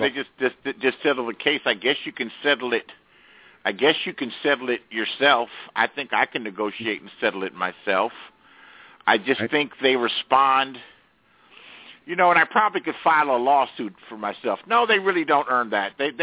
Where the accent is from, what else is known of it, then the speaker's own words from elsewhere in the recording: Los Angeles, California, United States; I'm from Los Angeles.